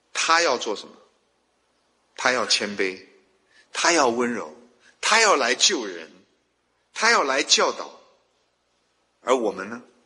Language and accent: Chinese; China; moved away as an adult; now in United States; 因为我们中国人都很客气嘛，我们中国人都不懂得去表达自己嘛，我们中国人都不会去好像据理力争，这是我的权利。我刚来美国的时候，就所有的人都这样教我